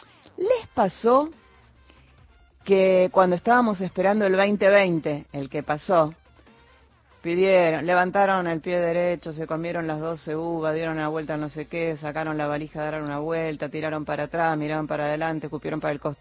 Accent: Buenos Aires, Argentina; Yo que soy hija de padre cordobés, sé bien que los porteños tenemos tonada. Pero hacemos como que no. Pero sí, se dan cuenta que somos porteños, chicas.

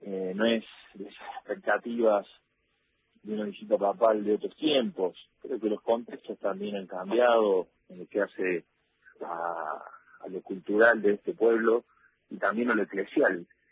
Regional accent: Argentina; soy argentino.

